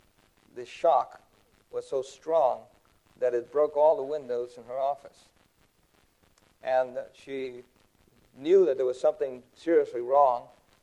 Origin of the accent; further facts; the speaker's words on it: New York City, New York, United States; I grew up in New York City, and I used to go to the Twin Towers.